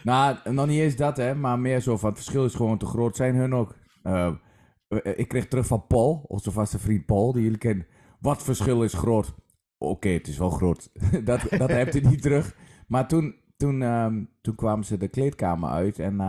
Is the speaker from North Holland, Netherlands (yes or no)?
no; Overijssel, Netherlands; als Twentenaar moet je altijd mee uitkijken